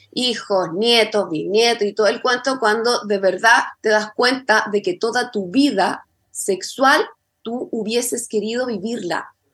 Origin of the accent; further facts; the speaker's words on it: Chile; nosotros como cultura chilena.